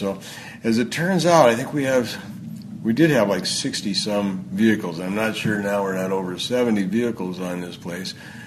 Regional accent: South Dakota, United States; born there; also born or lived in San Francisco, California; I'd been living out in San Francisco. I was born in South Dakota. I lived in San Francisco, came back, went to law school

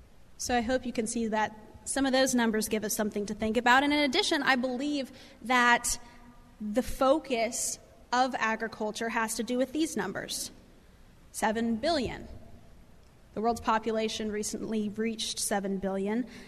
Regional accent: Nebraska, United States; I grew up in western Nebraska, the middle of seven children. My hometown's about 8,000 people, and I grew up around agriculture my whole life

